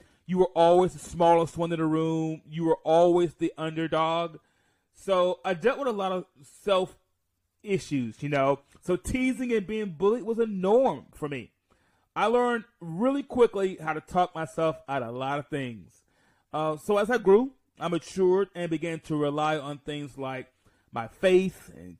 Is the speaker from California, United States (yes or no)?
no; Mount Vernon, New York, United States; born there; So a little bit about me. I was born in Mount Vernon, New York.